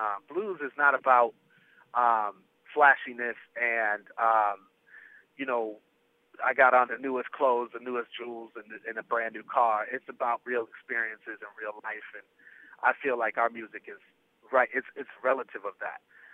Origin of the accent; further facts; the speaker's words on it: Milwaukee, Wisconsin, United States; It's what I grew up with. You know, I mean, I come from Milwaukee, Wisconsin. And on a daily basis, you know, the people that I see and that I'm around was people that were struggling with poverty.